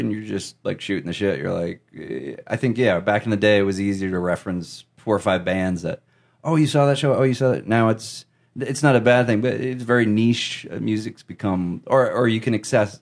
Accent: Leominster, Massachusetts, United States; I'm from Leominster, Mass, originally.

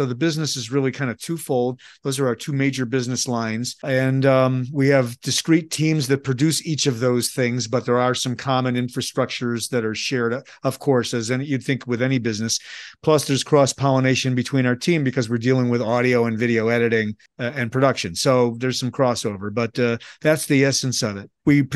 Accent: Chicago, Illinois, United States; now in Albuquerque, United States; I was born and raised in Chicago. Myself and my team and my company are all located in Albuquerque, New Mexico, and I've been out here roughly about 20 years or so.

